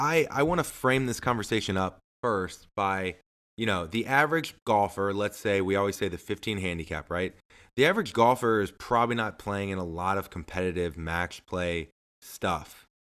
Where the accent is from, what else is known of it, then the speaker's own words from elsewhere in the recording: St. Louis, Missouri, United States; I got my partner in crime, our other co-host, Matt Cermak, coming in from my hometown. He's in St. Louis.